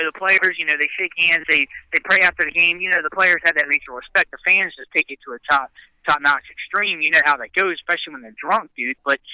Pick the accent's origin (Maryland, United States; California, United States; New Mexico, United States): Maryland, United States; Baltimore; I'm from Baltimore. We know the cold.